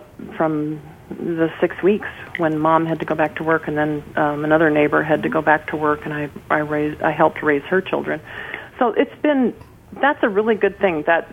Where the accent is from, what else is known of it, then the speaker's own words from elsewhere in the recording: Fairbanks, Alaska, United States; I was born in Fairbanks, and she was born in Fairbanks also. And so we've had a wonderful life in Alaska.